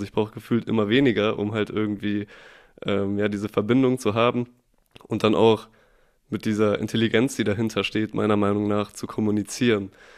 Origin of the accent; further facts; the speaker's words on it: North Rhine-Westphalia, Germany; ich bin ja auf dem Dorf aufgewachsen im Bergischen Land und man kennt das ja so, die Dorfmentalität